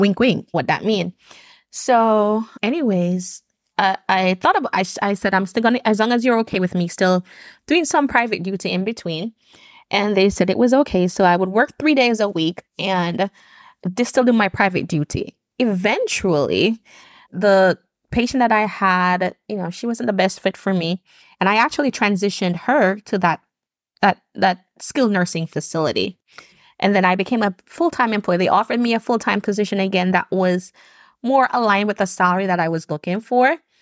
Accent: Jamaica; moved away as an adult; your girl was born and raised in Jamaica. I came here at the age of 21, where I kind of, you know, I came here from my daughter, typical Caribbean island immigrant story.

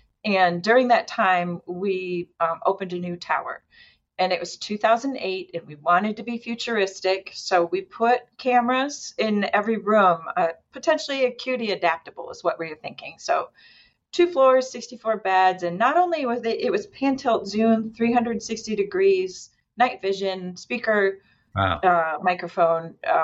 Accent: Midwest, United States; moved away as an adult; also born or lived in San Francisco; I was a minister's daughter growing up in the Midwest.

